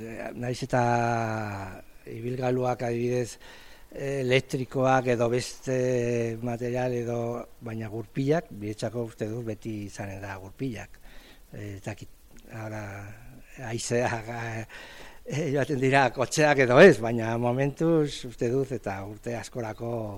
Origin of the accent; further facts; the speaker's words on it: Oteiza, Navarre, Spain; now in Burlada, Spain; Nik ez ni Oteiza dela Solanakoa naiz. Baina, bueno, hemen dara maia 6 urtetik, orduan, ja, ia, burlatakoa.